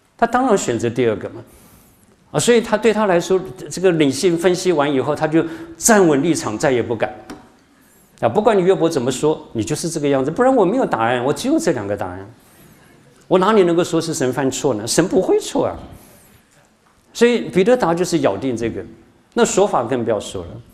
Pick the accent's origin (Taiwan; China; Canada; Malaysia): China; Shandong; 我不晓得是不是咱们山东人个性啊。对不起哈，在座好多山东的学员，对不起，是我这个山东人，不是你们。